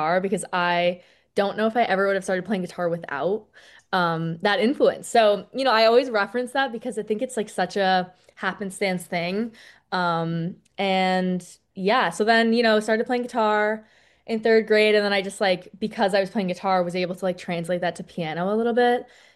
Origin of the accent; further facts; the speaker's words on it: Connecticut, United States; So I'm from Connecticut, which is where I'm coming at you from today.